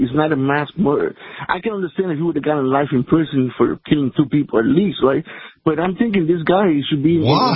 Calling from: Miami, Florida, United States; from Miami.

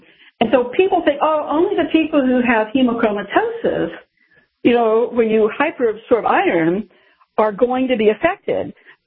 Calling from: San Francisco, California, United States; San Francisco.

